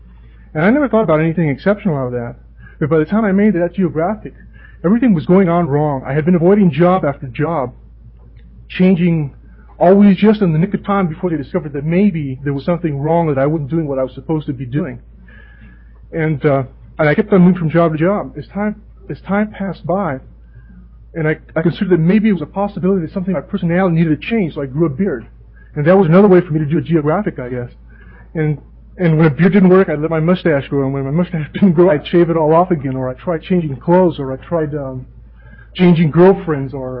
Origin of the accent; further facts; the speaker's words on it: Guatemala; I grew up in Central America, in Guatemala.